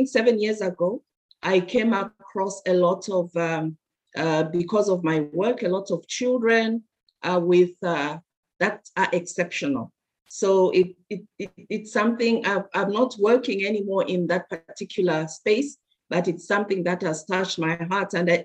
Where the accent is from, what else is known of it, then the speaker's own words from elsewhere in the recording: Zambia; and I'm from Zambia.